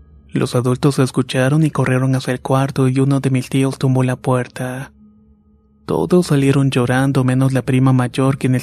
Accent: Monterrey, Nuevo León, Mexico; Soy de Monterrey, Nuevo León

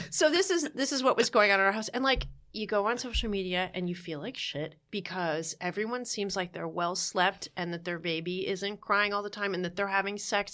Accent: New Jersey, United States; I'm from New Jersey. There are many different variations of the word dick that you can use.

